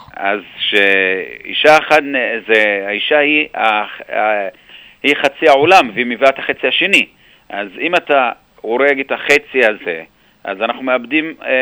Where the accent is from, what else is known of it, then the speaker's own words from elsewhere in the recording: Rahat, Southern District, Israel; also born or lived in Lakiya; אז אני נולדתי שם ועברנו לרעת, וכל הילדות שלי גדלתי ברעת.